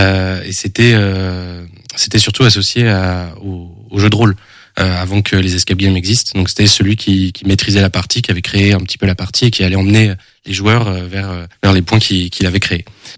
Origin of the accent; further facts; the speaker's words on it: Angers, Pays de la Loire, France; et puis sinon moi je viens d'Angers, j'ai toujours habité ici